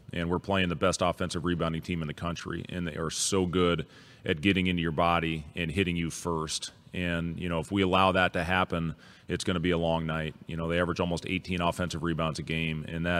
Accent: Lincoln, Nebraska, United States; born there; My dad got his PhD at Nebraska. I was born in Lincoln, so we absolutely love it.

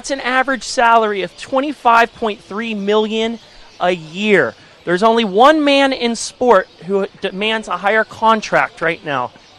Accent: Pennsylvania, United States; he's heading now to my home state of Pennsylvania.

